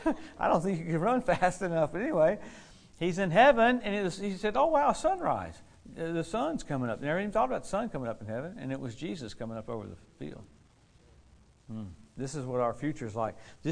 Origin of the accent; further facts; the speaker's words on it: Louisiana, United States; I grew up in Louisiana, which is scary how families there are fighting over a little piece of land.